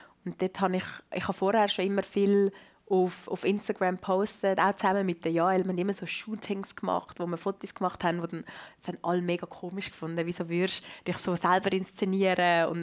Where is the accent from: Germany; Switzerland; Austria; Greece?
Switzerland; Vitznau, Lucerne; Vor allem, ich bin in Vitznau aufgewachsen, also an der Schiffstation in Vitznau, wo so alle Touristen durchgelaufen sind.